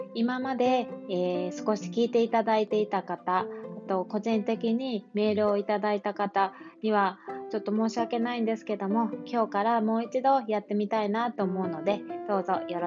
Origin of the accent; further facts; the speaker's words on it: Kansai, Japan; accent: Kansai; also born or lived in Kobe / Australia; も関西、神戸に住んでおりました。私は時々こう喋っていると、熱が入ってくるとやっぱり関西弁が出てしまいます。そして、熱が入っていなくてもイントネーションが関西弁、関西だと思いますので